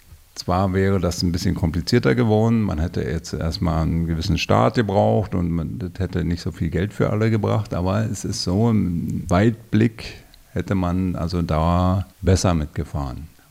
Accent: Brandenburg, Germany; Also wir sind in Rhinow zur Schule gegangen.

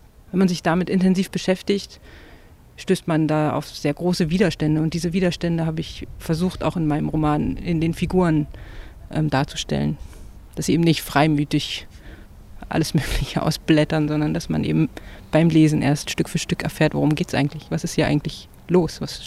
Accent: Potsdam, Brandenburg, Germany; Hätte es aber hier in Potsdam auch schön gefunden, aber damals in dem Alter hat es mich mal aus meiner Heimatstadt rausgezogen

